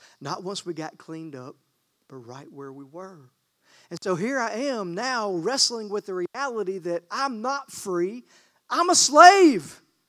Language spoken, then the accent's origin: English; the South, United States; Now, I still call myself a Christian because I'm from the South.